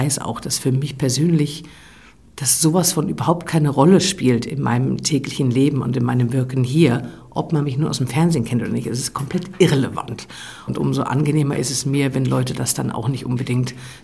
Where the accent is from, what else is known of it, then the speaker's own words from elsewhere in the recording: Ulm, Baden-Württemberg, Germany; born there; Also ich bin im Zirkus geboren, auf Tournee, damals in Ulm.